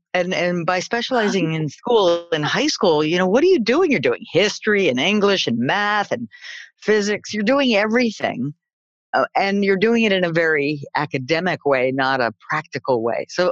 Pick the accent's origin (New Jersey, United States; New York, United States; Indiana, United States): New York, United States; New York City; Well, I grew up in New York City, which sounds glamorous, and it wasn't. It was wonderful.